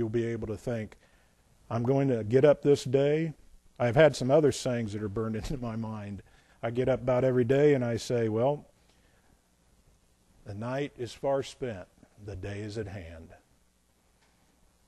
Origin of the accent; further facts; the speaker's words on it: Indiana, United States; now in North Carolina, United States; I have no problem with diversity. I'm from Indiana.